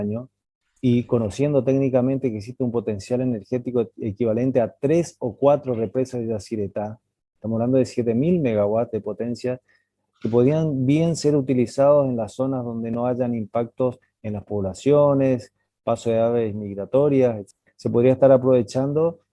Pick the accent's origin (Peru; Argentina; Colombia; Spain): Argentina; Sabiendo nosotros como argentinos que en la Patagonia tan generosa que tenemos